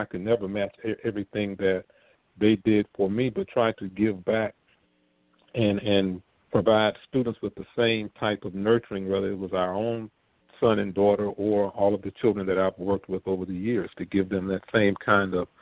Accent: Riviera Beach, Florida, United States; born and raised in Riviera Beach and attended the schools here in Riviera Beach during that time, Lincoln Elementary and Lincoln Junior High, and had the, before we moved over to North Shore, where I graduated high school

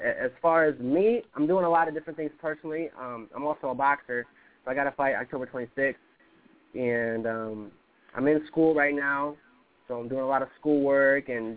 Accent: Puerto Rico; I'm from Puerto Rico, so everybody, like, that I, you know, was talking to back in the day was really hot in Puerto Rico

